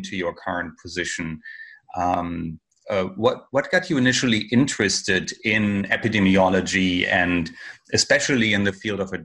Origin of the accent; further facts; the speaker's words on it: Germany; here I am somewhere in Germany. I'm originally from Germany.